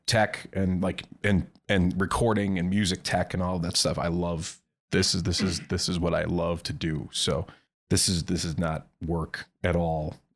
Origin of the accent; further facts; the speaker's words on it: Green Bay, Wisconsin, United States; I'm from the Green Bay area. I'm a big Packer fan.